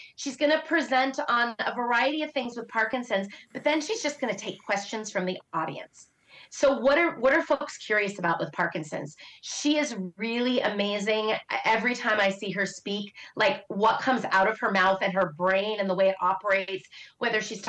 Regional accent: Seattle, Washington, United States; I'm from Seattle.

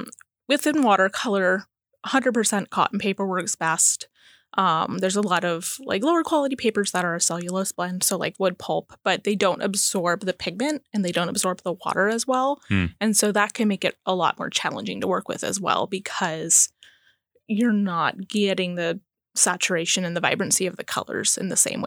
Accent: Alaska, United States; compared to like where I grew up in the Mat-Su, where they're still very large and tall

